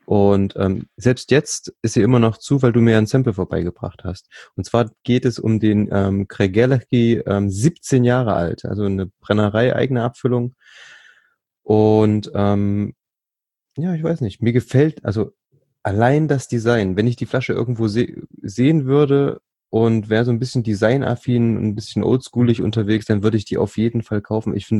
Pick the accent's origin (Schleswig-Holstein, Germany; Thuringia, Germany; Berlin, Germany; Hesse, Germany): Thuringia, Germany; born there; Also ich bin ja gebürtiger Thüringer